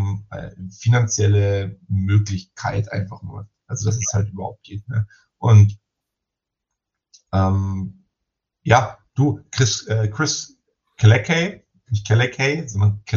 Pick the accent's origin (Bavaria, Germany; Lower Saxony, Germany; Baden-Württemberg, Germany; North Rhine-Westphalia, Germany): Bavaria, Germany; Munich; weil so München jetzt schon so meine Heimatstadt ist